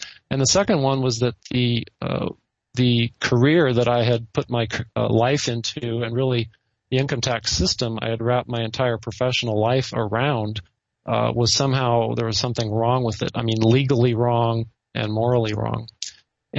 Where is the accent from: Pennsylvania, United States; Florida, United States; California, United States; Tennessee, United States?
California, United States; San Jose; I grew up in San Jose, California, about 50 miles to the south of San Francisco.